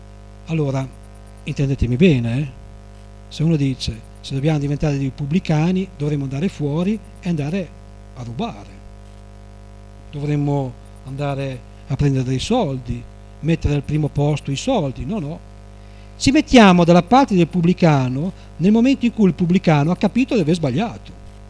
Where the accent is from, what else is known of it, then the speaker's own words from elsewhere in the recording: Modena, Emilia-Romagna, Italy; sono di Modena io